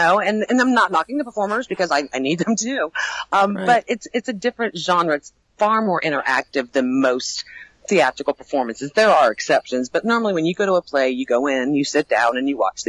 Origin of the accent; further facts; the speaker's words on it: Florida, United States; I grew up in the Central Florida area, and so there used to be like these old school haunts